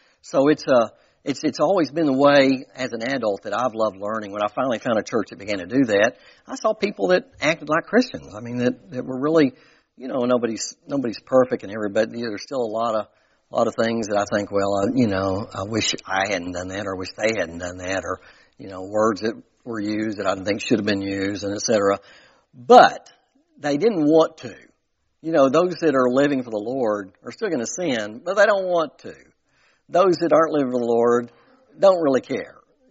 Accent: Fort Smith, Arkansas, United States; And I grew up in Fort Smith, First Baptist Church for the first probably 14 or 15 years of my life.

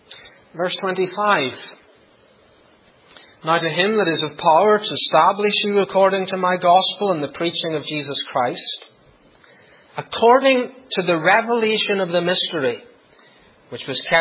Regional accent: Northern Ireland, United Kingdom; I grew up in Northern Ireland

